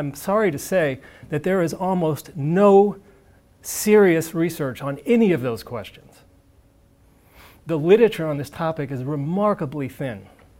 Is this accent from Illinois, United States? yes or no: yes; Illinois, United States; I'm from Illinois.